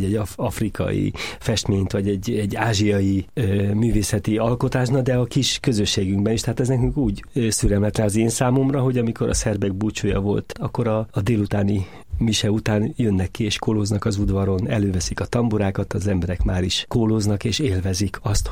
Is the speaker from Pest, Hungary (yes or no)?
yes; Pomáz, Pest, Hungary; Budapest mellett egy kis faluban, Pomázon nőttem fel, ami már persze akkor sem volt olyan pici falu, mert egy 8-10 ezer ember legalább lakta az én gyerekkoromban is a 60-as évek elején.